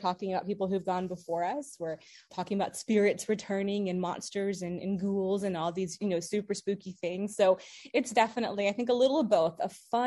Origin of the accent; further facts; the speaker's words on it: Bar Harbor, Maine, United States; I grew up, spent some time growing up in Bar Harbor.